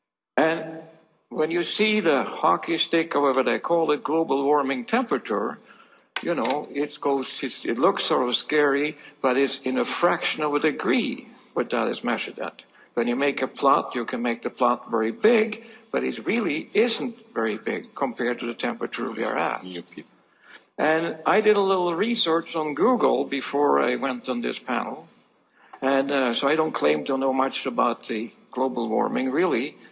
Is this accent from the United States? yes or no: no; Norway; English is a second language; And thirdly, I am from Norway, so why should I worry?